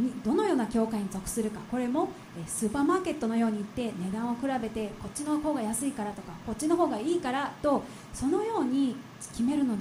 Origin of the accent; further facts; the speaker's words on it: Kyushu, Japan; いや、私は九州男児だから九州に帰る。